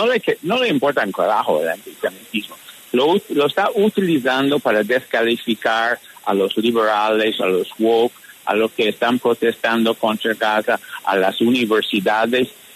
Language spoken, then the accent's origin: Spanish; United States; desgraciadamente es lo que estamos presenciando en mi país, en Estados Unidos.